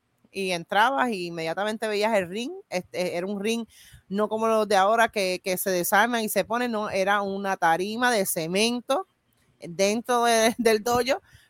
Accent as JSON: {"language": "Spanish", "town": "Cabo Rojo", "country": "Puerto Rico", "tie": "born or raised there", "also_born_or_lived": "Brooklyn, United States", "said": "Yo soy nacida en Estados Unidos, yo nací en Brooklyn, Nueva York, pero soy criada en Cabo Rojo, Puerto Rico."}